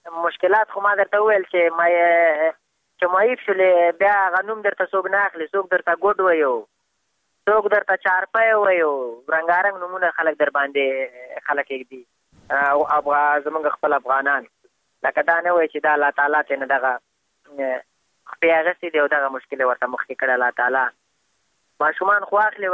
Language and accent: Pashto; Afghanistan; موږ هم د افغانستان بچیان یو د افغانستان معلولین یو